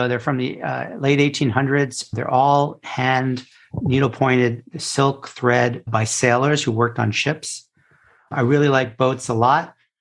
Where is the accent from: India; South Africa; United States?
United States; New York City, New York; I'm from New York City originally.